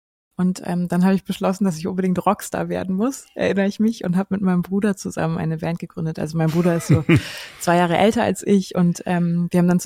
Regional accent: Hamburg, Germany; wir kommen ja alle aus Hamburg

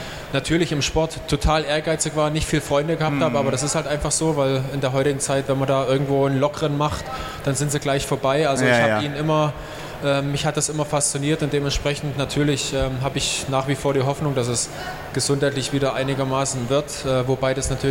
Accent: Saxony, Germany; born there; wo ich geboren bin im Erzgebirge, das ist ja noch in den neuen Bundesländern, da war immer, man hat es immer so verschrien als das Sibirien von Deutschland. Also da war immer strenge Winter

